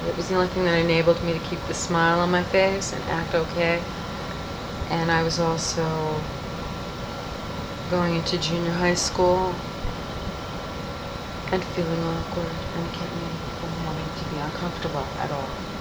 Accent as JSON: {"language": "English", "town": "New York City", "region": "New York", "country": "United States", "tie": "born there", "said": "I was born in Manhattan, Mount Sinai Hospital."}